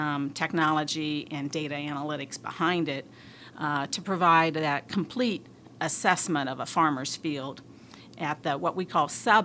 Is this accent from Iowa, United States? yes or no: yes; Iowa, United States; I grew up on a grain and livestock farm in Northeast Iowa, and that's where my work ethic, family values, and interest in agriculture really originated.